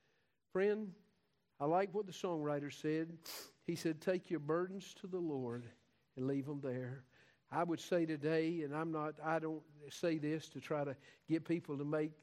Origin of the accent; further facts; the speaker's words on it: United States; born there; I love my country. I'm grateful that I was born in America, and I'm grateful for the privilege I have.